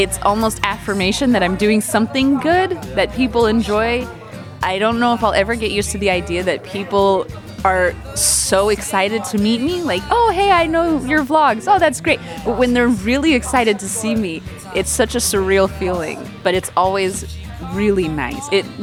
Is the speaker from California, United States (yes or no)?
yes; California, United States; moved away as an adult; now in Ljubljana, Slovenia; I am an American from California, and I am here in Slovenia because my husband is Slovenian, and I have been living here since 2011.